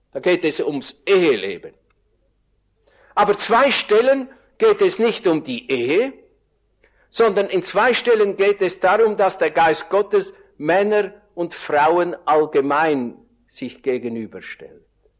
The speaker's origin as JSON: {"language": "German", "town": "Andelfingen", "region": "Zurich", "country": "Switzerland", "said": "Das ist eine Ortschaft in der Schweiz, wo ich herkomme."}